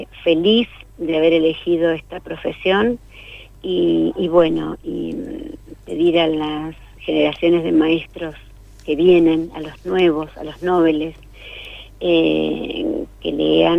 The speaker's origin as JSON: {"language": "Spanish", "town": "Cutral Có", "region": "Neuquén", "country": "Argentina", "tie": "born or raised there", "said": "Nací en Cutralcó, entonces hice ahí mi escuela primaria. Y por cuestiones de trabajo de mi papá, anduvimos por toda la provincia"}